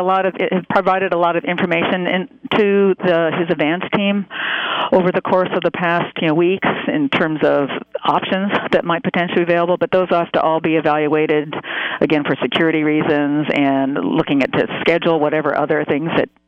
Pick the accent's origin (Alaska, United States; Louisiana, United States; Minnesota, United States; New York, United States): Alaska, United States; And we're all from Alaska, the folks that are here now, and that's what we do. It's part of our state protocols is to do that.